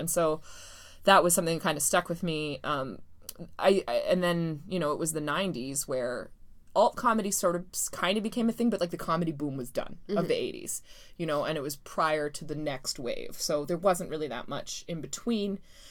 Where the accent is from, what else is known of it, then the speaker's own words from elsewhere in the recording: Canada; being Canadian and living here and all that kind of stuff